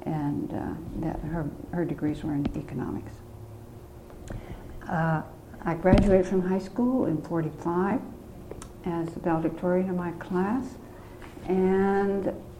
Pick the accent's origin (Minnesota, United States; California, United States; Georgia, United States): Minnesota, United States; Thief River Falls; I was reared in Thief River Falls, Minnesota, which at the time I was there was a population of about 7,000.